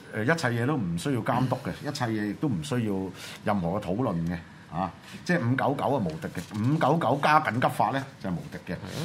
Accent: Hong Kong; 成件事就系打開我哋香港人嘅口袋，同埋嘅置我哋香港人嘅生死安全於不顧，系咪？

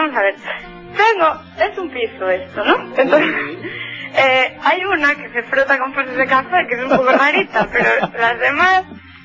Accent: Santiago de Compostela, Galicia, Spain; now in A Coruña, Spain; Bueno, soy de Santiago, pero estoy en Coruña.

